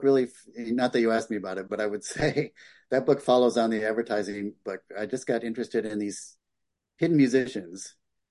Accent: Michigan, United States; because my grandparents lived in Connecticut when I was really little, and I grew up in Michigan.

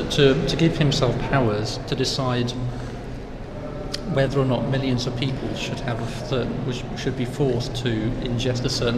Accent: Brighton, South East England, United Kingdom; I mean, I'm from Brighton and she didn't even ask me about it.

